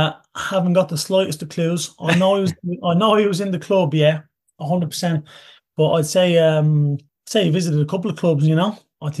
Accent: Toulouse, Occitania, France; Listen, Toulouse, I grew up in Toulouse.

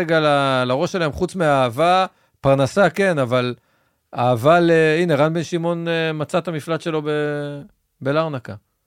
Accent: Haifa, Haifa District, Israel; now in Tel Aviv, Israel; אני גדלתי בחיפה, אבל אתה יודע, זה כבר היה, לדעתי שעברתי לתל אביב

